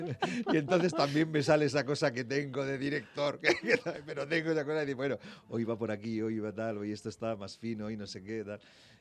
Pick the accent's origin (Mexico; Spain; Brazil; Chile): Spain; Puerto Lumbreras, Region of Murcia; moved away; also born or lived in Valladolid; Yo realmente creo que nunca me he ido de mi pueblo, aunque salí muy joven, ¿no? Porque el deporte me llevó fuera de mi pueblo, de Puerto Lumbreras a Murcia, de Murcia a Valladolid.